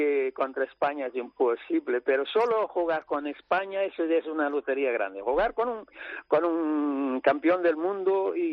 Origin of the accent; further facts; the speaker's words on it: Cape Verde; now in Torrevieja, Spain; los que vivimos aquí tenemos el corazón partido. Yo, por ejemplo, ya soy de Cabo Verde, pero soy muy español.